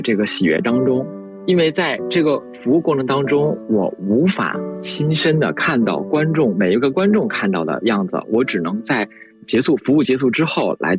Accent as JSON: {"language": "Chinese", "region": "Beijing", "country": "China", "tie": "born or raised there", "said": "我在北京长大了，这样的本身也是一个热爱北京的人"}